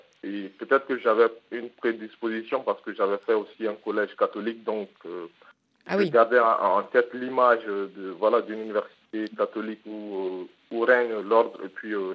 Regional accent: Mali; vu que je suis malien, donc je paie juste 10 euros

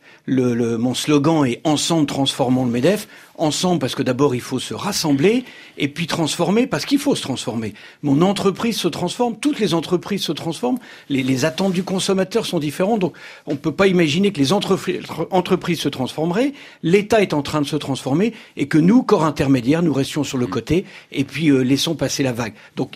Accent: Lille, Hauts-de-France, France; moi je suis originaire de Lille

